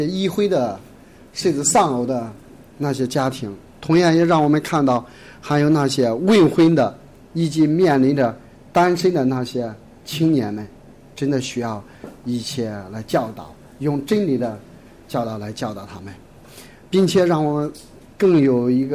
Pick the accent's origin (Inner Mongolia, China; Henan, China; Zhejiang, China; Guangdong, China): Henan, China; 我是来自河南的